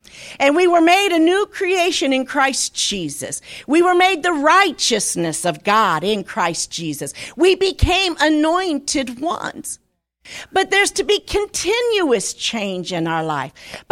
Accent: Toledo, Ohio, United States; when I was growing up, and I grew up in Toledo

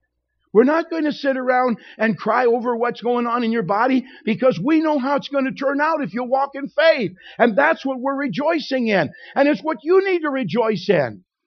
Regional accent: Kentucky, United States; Right? We're from Kentucky. You call Mom and them.

